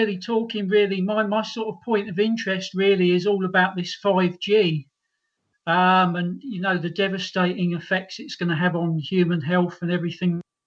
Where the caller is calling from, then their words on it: Colchester, East of England, United Kingdom; I'm calling from Colchester.